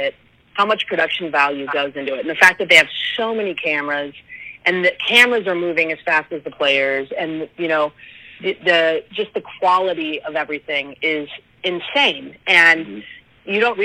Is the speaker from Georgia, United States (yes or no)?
no; Redlands, California, United States; also born or lived in Chicago; now in Los Angeles, United States; So I grew up here. I was born and raised in Redlands, and then I moved to Chicago for college when I was 18